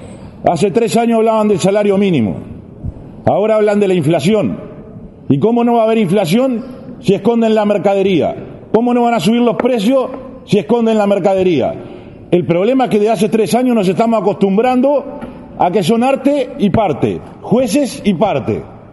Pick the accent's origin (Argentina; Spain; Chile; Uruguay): Uruguay; aunque no sea venezolano, porque soy uruguayo